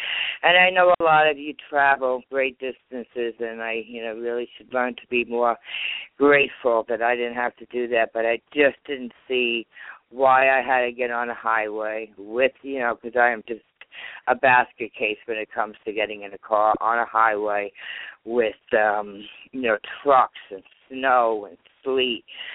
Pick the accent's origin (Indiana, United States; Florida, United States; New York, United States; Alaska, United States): New York, United States; accent: New York; now in Pennsylvania, United States; How many of you can hear my New York accent? I live in PA, but I am definitely a New York transplant.